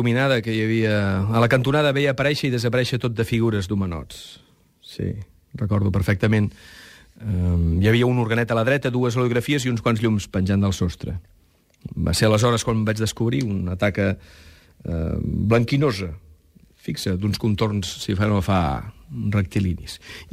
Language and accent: Catalan; Vilaseca, Catalonia, Spain; Sí, tots aquests títols d'aquests grans homes els fèiem amb el grup de Vilaseca, de la Tramoia, del meu poble, dirigit pel meu germà Pep.